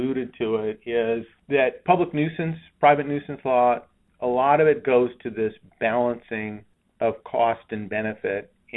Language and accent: English; California, United States; California, my home state where I am right now